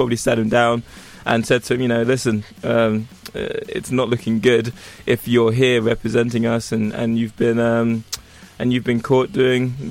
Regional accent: United Kingdom; I'm black British.

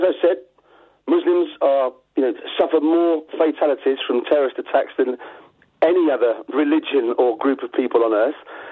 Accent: United Kingdom; to protect us as British human beings, you know, as British British people.

